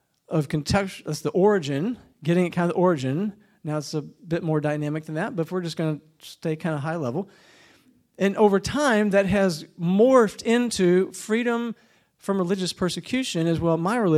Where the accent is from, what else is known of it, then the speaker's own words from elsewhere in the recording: United States; I won't speak to anywhere else in the world because I grew up in the United States